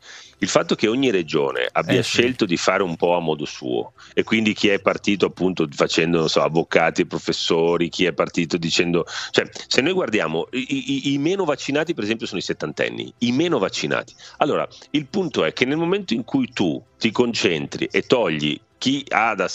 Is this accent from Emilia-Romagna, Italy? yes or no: no; Milan, Lombardy, Italy; Io ho sempre pensato, da milanese, di vivere nella regione più efficiente e dinamica d'Italia.